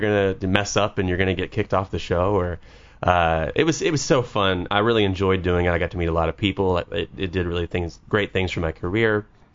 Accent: West Virginia, United States; moved away as an adult; also born or lived in North Carolina; Yeah. Born and raised. I lived there until I was 18, and then I went, you know, very, very far away to North Ca

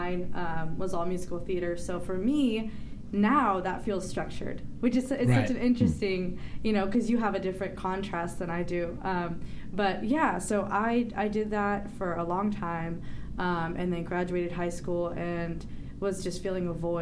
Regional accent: Vacaville, California, United States; I grew up in Vacaville, California, about 45 minutes south of Sacramento.

